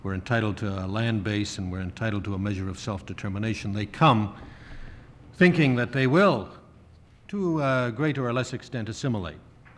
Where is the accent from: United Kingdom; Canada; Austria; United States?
Canada; I can say as a Canadian